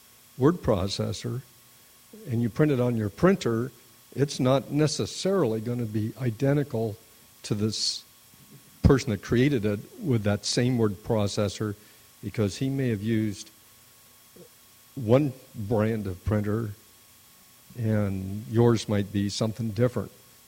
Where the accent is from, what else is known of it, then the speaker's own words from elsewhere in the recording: Poulsbo, Washington, United States; I'm from Poulsbo.